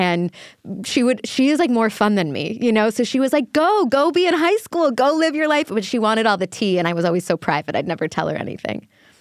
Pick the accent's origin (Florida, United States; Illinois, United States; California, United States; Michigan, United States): Illinois, United States; Chicago; I grew up in Chicago and almost all my family was in Chicago.